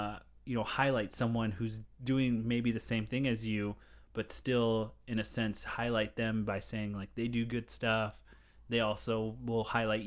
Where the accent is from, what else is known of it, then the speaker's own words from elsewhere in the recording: Allentown, Pennsylvania, United States; I think I've heard of that. I grew up in Allentown.